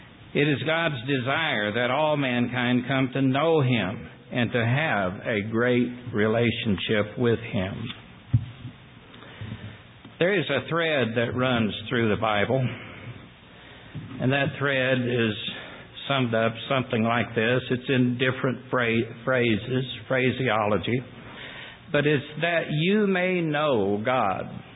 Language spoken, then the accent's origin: English; Appalachia, United States; Of course, we grew up back in the Appalachian Mountains, the foothills of Cumberland Mountains.